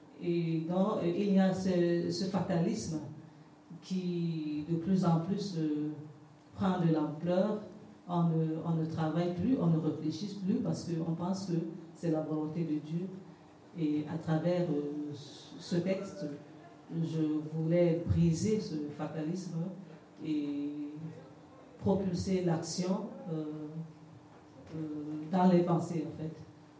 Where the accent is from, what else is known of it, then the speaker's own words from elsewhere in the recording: Maroua, Far North, Cameroon; Je viens du Nord Cameroun, plus précisément de Maroua.